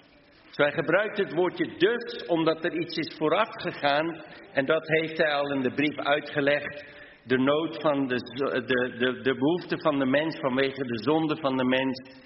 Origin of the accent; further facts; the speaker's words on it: South Africa; now in Hardenberg, Netherlands; vanochtend uit Hardenberg. Dat is verder dan Harderwijk. En oorspronkelijk komen we uit Zuid-Afrika. Maar we wonen inmiddels bijna 30 jaar hier in Nederland.